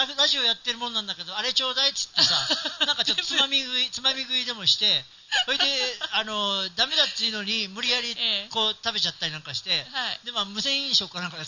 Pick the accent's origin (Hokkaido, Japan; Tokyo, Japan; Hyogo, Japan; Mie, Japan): Mie, Japan; そう、三重県の伊勢志摩の出身なんですけど